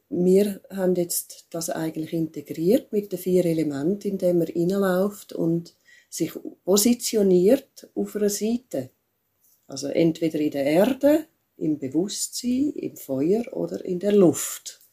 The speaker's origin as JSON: {"language": "German", "region": "Zurich", "country": "Switzerland", "said": "ich komme aus Zürich"}